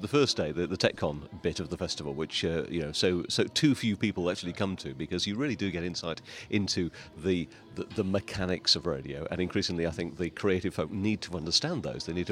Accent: Nottingham, East Midlands, United Kingdom; Much as I love Nottingham, my hometown, and you spent many years there, Trevor, that festival didn't feel quite right there.

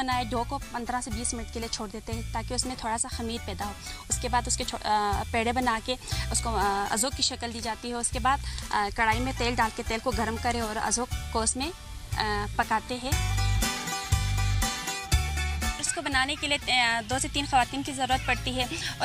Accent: Skardu, Gilgit-Baltistan, Pakistan; اور میرا تعلق اسکردو سے ہے۔

